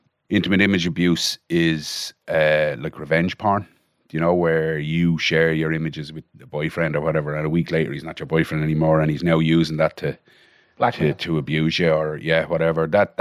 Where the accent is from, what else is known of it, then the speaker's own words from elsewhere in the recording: Ashbourne, Leinster, Ireland; So I'm from Ashbourne in County Meath. My dad was a vet and we had a little bit of a farm going in Swords as well. So I'm Ashbourne, Swords, kind of South County Meath, North County Dublin. And went to school in Ashbourne and then secondary school in Vincent's.